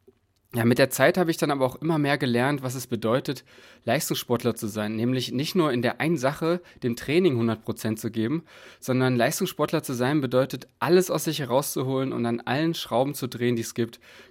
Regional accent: Bernburg, Saxony-Anhalt, Germany; In meiner Heimatstadt Bernburg hatte ich zudem nicht wirklich viele Freunde.

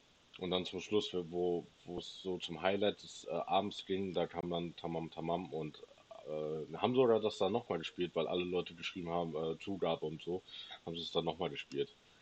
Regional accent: Hagen, North Rhine-Westphalia, Germany; Nee, ich komme aus Hagen, das ist in der Nähe von Dortmund.

